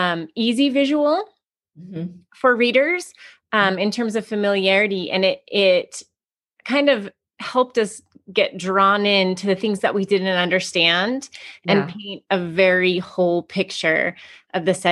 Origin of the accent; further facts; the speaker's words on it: Salt Lake City, Utah, United States; Because I grew up here in Salt Lake City, Utah, but I used to vacation a ton in California